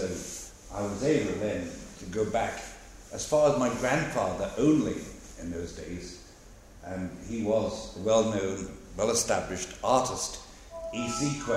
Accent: Isle of Man; As a lad growing up on the Isle of Man, when introducing myself to people and saying, you know

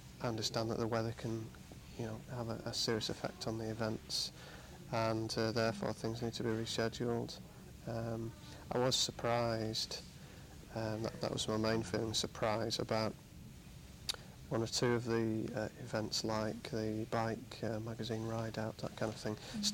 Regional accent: Manchester, North West England, United Kingdom; now in Greenfield, United Kingdom; and I come from Manchester. I'm living in Greenfield at the moment, which is close to Saddleworth.

